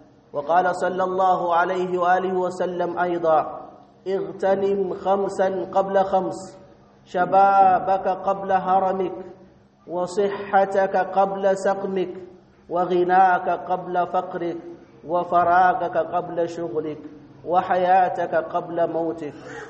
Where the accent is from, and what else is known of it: Niger